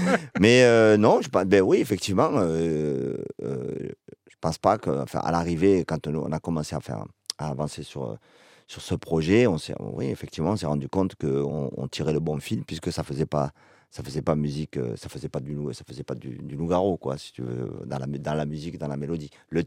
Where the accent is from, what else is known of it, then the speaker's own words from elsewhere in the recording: Toulouse, Occitanie, France; nous on est nés à Toulouse et en fait c'est en faisant de la musique qu'on s'est rendu compte à quel point on était d'ici